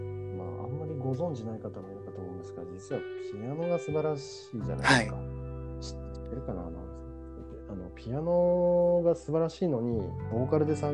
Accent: Gifu, Japan; 自分岐阜なんですけど、はい、多分こっから神戸ってめっちゃ近いんですよ

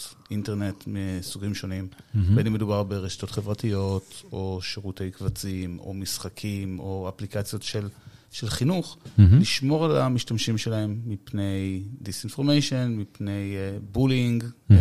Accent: Bnei Brak, Tel Aviv District, Israel; כן, גדלתי בבני ברק בכלל.

